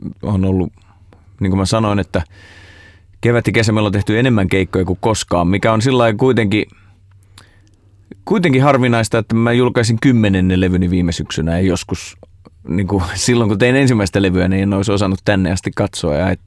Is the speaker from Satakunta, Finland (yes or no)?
no; Ostrobothnia, Finland; mutta mä oon itse Pohjanmaalta kotoisin ja se on semmoinen hegemonia tapahtuma siellä